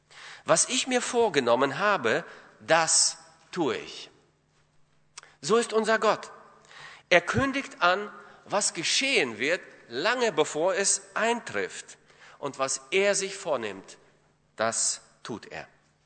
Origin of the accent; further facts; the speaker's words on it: Latvia; now in Cologne, Germany; Ich komme aus Köln und bin dort seit 1976, damals kamen wir aus der ehemaligen Sowjetunion, aus Lettland, nach Deutschland und so sind wir in Köln geblieben.